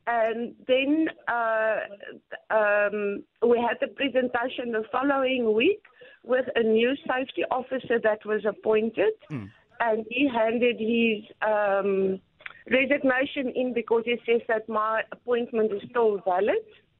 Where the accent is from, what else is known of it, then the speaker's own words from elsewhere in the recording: Pretoria, Gauteng, South Africa; I'm also from Pretoria, down here for 7 years.